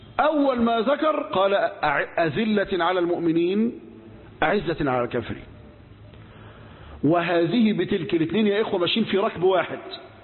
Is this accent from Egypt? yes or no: yes; Egypt; والرافضة الباطنية الإسماعيلية اللي كان منهم الموجودين عندنا في مصر